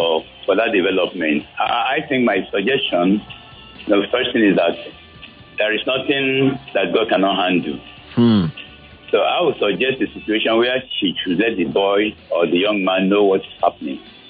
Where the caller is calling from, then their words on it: Ikorodu, Lagos, Nigeria; Peter, I'm calling from Ikorodu.